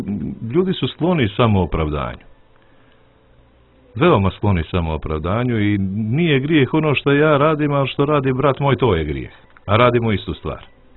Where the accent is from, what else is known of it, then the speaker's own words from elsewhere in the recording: Montenegro; što bi rekli kod nas u Crnoj Gori